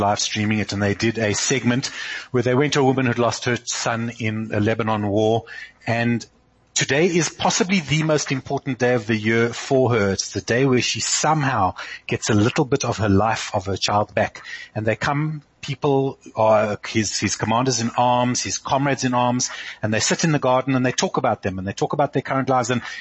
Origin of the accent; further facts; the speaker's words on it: South Africa; I think as South African Jews, we're relatively insulated from the day-to-day and the, thank goodness, from the pain of the loss.